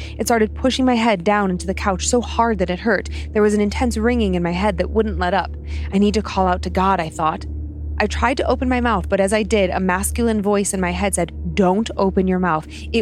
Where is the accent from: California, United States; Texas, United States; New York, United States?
Texas, United States; I'm from South Central Texas, and I'm a non-denominational Christian.